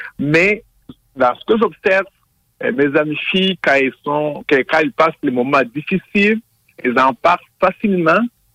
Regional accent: Rwanda; born there; Moi, je suis né au Rwanda.

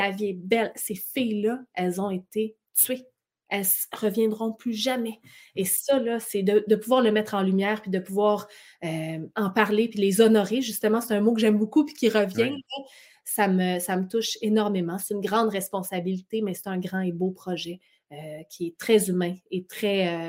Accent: Quebec, Canada; le Québec, c'est mon patelin, c'est mon chez-moi. Oui, mais ma mère nous a élevés à la suédoise, mais mon père est québécois. Mon père, il est né à Arvida.

